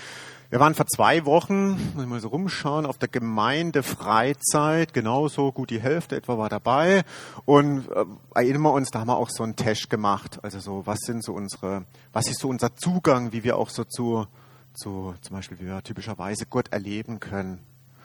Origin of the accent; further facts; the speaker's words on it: Germany; born there; Die Kriege, ich bin in Deutschland geboren, ist das nicht ungerecht, dass meine Kinder hier aufwachsen können